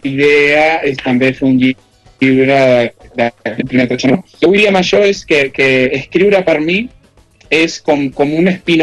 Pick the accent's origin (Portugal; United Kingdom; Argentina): Argentina; Mar del Sur, Buenos Aires Province; Catalan is a second language; now in Spain; jo soc argentí, vaig criar, bueno, en un poble a Mar